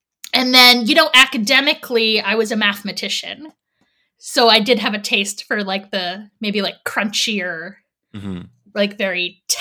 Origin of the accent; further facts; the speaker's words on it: Pennsylvania, United States; I am not from the South. I am from Amish country in Pennsylvania.